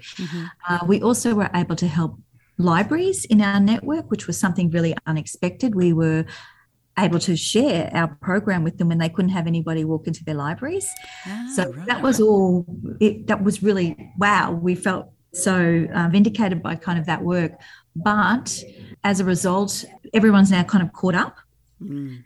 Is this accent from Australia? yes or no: yes; Australia; as an Australian